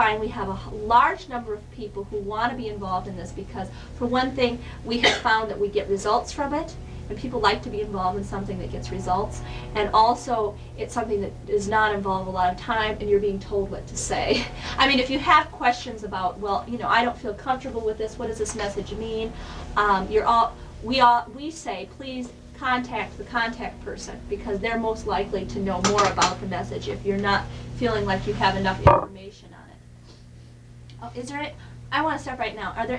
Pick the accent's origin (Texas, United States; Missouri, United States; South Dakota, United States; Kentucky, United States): South Dakota, United States; Sioux Falls; I'm from Sioux Falls, and we have a few churches in Sioux Falls who are Covenant Church members.